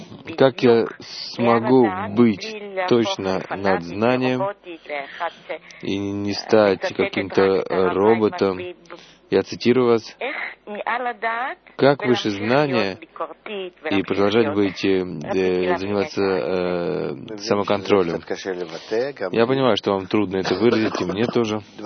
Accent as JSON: {"language": "Russian", "town": "Haifa", "region": "Haifa District", "country": "Israel", "said": "я из Хайфы."}